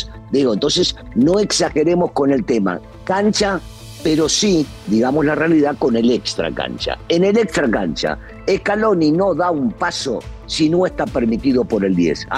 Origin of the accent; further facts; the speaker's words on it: Argentina; en mi país, y hablo en la Argentina, cuando llegás